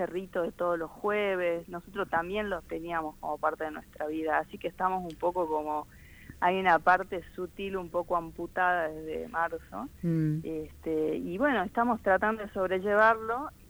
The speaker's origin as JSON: {"language": "Spanish", "region": "Salta", "country": "Argentina", "said": "acá en Salta, yo soy salteña."}